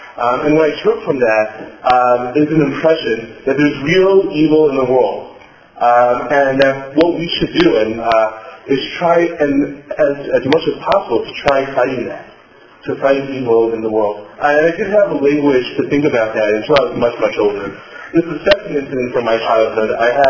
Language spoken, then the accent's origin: English; New York, United States; I grew up in the Orthodox New York community, went to yeshiva my entire life at the Orthodox Moshe, YCQ, Yeshiva University High School for Boys, Yeshiva Harzion in Israel, Yeshiva University for college.